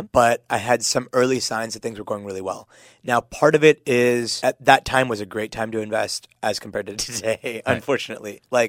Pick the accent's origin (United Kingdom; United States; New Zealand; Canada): United States; Pittsburgh, Pennsylvania; So for those of you who don't know, so I grew up in Pittsburgh, so … Desi is like short for Indian.